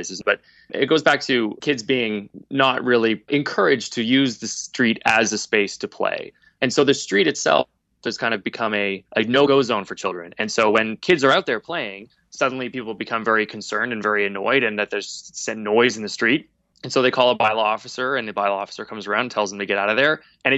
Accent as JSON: {"language": "English", "region": "Alberta", "country": "Canada", "tie": "born or raised there", "said": "when I grew up in Alberta"}